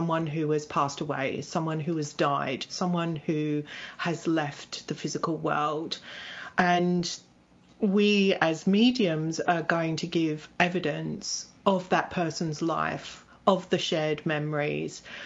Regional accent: Australia; now in United Kingdom; you might pick up I've got a little bit of an accent, which isn't English. I'm originally from Australia

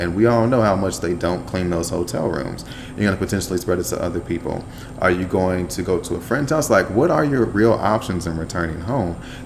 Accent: United States; because I'm American

